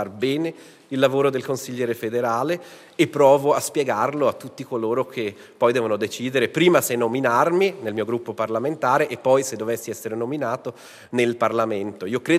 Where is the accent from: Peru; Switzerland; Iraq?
Switzerland; Chur, Graubünden; also born or lived in Zurich; ho vissuto e lavorato a Zurigo, sono cresciuto a Coira, ma ho anche le mie radici nell'Engadina Bassa